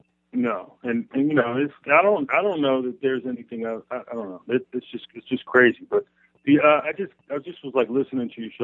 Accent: Philadelphia, Pennsylvania, United States; because I was born and raised in Philly, but I went to a boarding Friends school up in New York State, upstate New York.

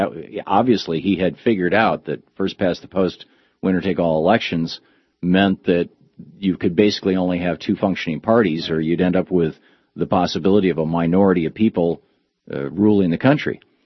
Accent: Michigan, United States; I grew up in Michigan, and I was in Michigan, I think it was the election of 68

